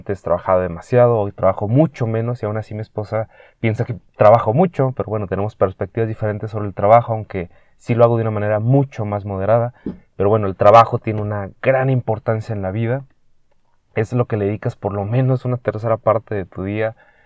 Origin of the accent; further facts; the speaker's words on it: Chihuahua, Mexico; now in Guadalajara, Mexico; vivo en Guadalajara, México, una de las tres ciudades más importantes del país. Yo originalmente vengo de Chihuahua, México, capital, que está al centro del estado de Chihuahua, cerca de Texas, Estados Unidos. Y es una ciudad de 1.200.000 habitantes.